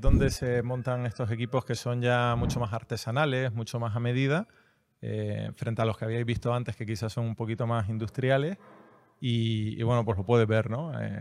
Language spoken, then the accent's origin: Spanish; Canary Islands, Spain; also born or lived in Galicia; Yo estaba viviendo fuera, yo vivía en Galicia, soy canario, mi mujer es murciana y claro, es casi como de chiste, ¿no? Un canario y una murciana viviendo en Galicia, yo vivía en La Coruña